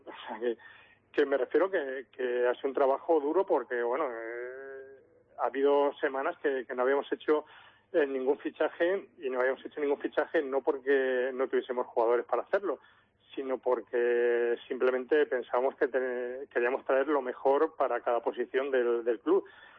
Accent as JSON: {"language": "Spanish", "town": "Toledo", "region": "Castilla-La Mancha", "country": "Spain", "said": "estaba de vacaciones en Almería, que tengo casa allí, y justo llevaba un día en Toledo, yo soy de Toledo y estaba en Toledo"}